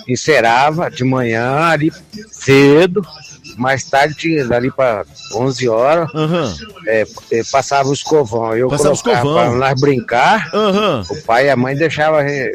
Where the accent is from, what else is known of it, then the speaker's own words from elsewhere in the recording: Jardim, Brazil; Eu fui criado lá em Jardim e aí que eu vim pra cá.